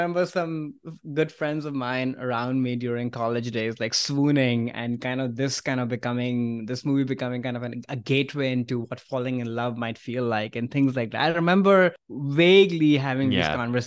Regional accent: India; this movie felt so familiar to me because growing up in India and watching Bollywood films and especially movies from the 80s

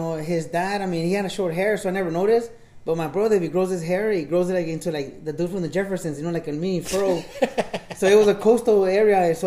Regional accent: United States; born there; also born or lived in Mexico; Like, I was born here in the States. And I had to get, like, fake papers over there to go to school over there

